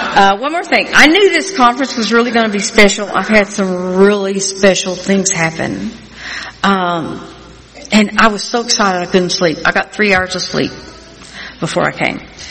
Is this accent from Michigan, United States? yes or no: no; Wichita Falls, Texas, United States; I said, no, I'm from Wichita Falls, Texas, and I'm speaking at a conference.